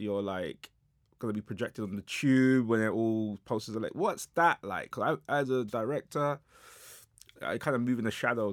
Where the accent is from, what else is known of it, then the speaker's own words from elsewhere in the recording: London, United Kingdom; I'm from South London